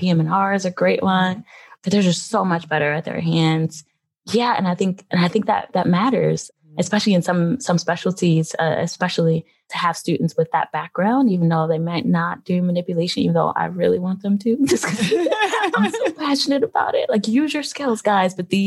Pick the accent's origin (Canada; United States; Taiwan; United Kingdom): United States; Philadelphia, Pennsylvania; Yeah, born and raised in Philadelphia, went out to the other side of the state, Pittsburgh, for college.